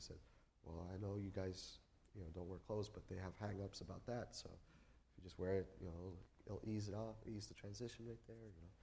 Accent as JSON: {"language": "English", "country": "Paraguay", "tie": "born or raised there", "also_born_or_lived": "United States", "said": "We moved back to Paraguay in 98. I was born in Paraguay, but kind of grew up a little bit in the States. So I don't really know what my mother tongue is because I kind of grew up in the States, but we always speak Spanish in the house"}